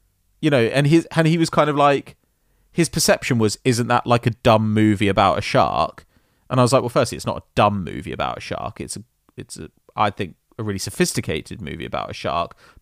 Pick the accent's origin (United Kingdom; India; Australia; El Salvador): United Kingdom; South East England; accent: Kent; when I was at uni and I'd come across real posh dickheads, my Kent accent would start to come out really hard